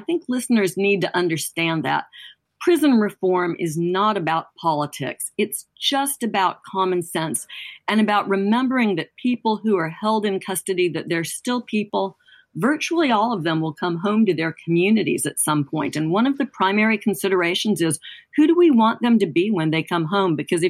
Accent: Alabama, United States; That was important both in Alabama, my home state, where we launched an investigation into the state's prisons

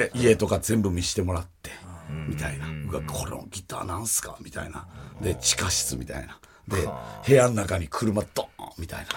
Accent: Hakodate, Hokkaido, Japan; 函館出身やから。

